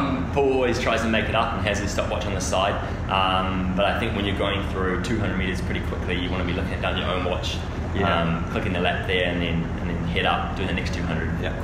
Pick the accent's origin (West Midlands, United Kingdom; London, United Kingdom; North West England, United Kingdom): North West England, United Kingdom; Liverpool; now in New Zealand; A few of my British mates at school growing up, obviously we're from Liverpool, so I just gravitated towards that.